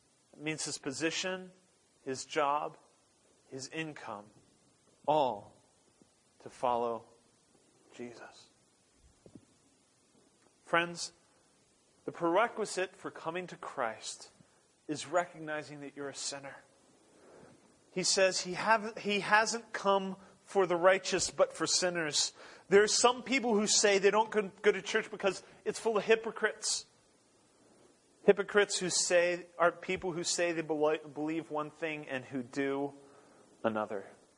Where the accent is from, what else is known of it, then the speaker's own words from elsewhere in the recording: Norway; I remember hearing of these stories growing up in Norway.